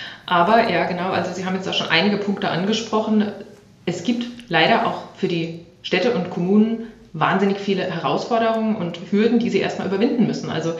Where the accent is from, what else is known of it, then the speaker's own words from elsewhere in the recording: Frankfurt, Hesse, Germany; wenn ich an meine Heimat Frankfurt denke